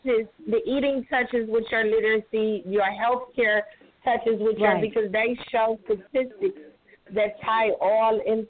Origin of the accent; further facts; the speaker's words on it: East Cleveland, Ohio, United States; I grew up in East Cleveland all the way into 1988, and then my mom moved across town, and I graduated from John F. Kennedy in 1990.